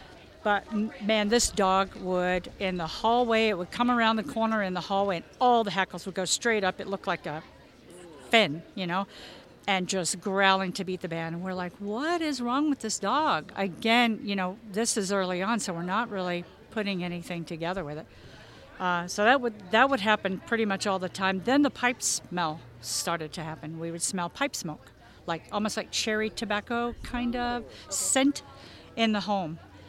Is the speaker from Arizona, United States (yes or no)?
yes; Apache Junction, Arizona, United States; also born or lived in South Carolina; I'm from Apache Junction, Arizona. So probably about 30 years ago, I lived in South Carolina